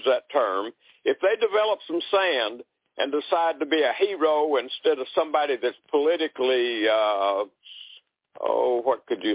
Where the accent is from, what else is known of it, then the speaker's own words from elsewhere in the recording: the South, United States; And I'm from the South, so that's how I talk, okay?